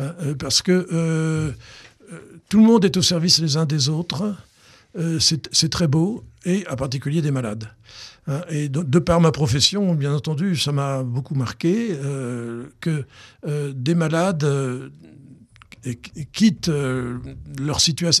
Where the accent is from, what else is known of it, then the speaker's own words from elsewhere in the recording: Valenciennes, Hauts-de-France, France; born there; moi, je suis originaire du Nord. Je suis né à Valenciennes